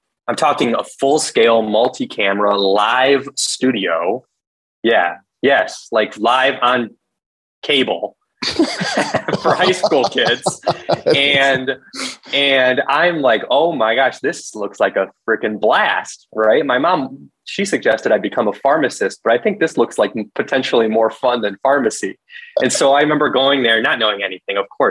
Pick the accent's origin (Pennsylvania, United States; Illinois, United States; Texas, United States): Illinois, United States; Chicago; But I'm originally from Chicago.